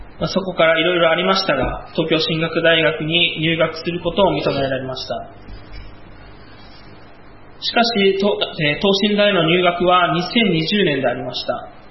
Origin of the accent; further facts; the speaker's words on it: Chiba, Japan; 私は千葉県出身なので、総武線で東京に向かっている時だったと思います。